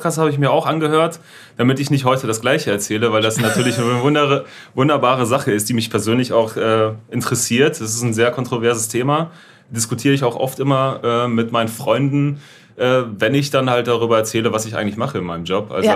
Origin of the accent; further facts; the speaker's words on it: Germany; Ich bin ja nur zu Besuch hier. Ich komme ja aus Deutschland